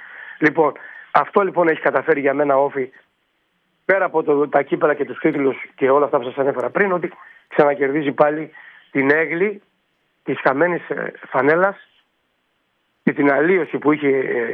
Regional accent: Garipa, Crete, Greece; Εγώ στο χωριό μου, τη Γαρίπα.

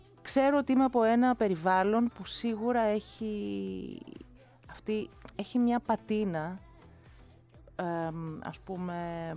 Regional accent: Kifisia, Attica, Greece; μας έπρεπε να φύγουμε από εκεί, από την Αθήνα, και αγοράσαμε στην Κηφισιά. Και έτσι μεγάλωσα εγώ στην Κηφισιά.

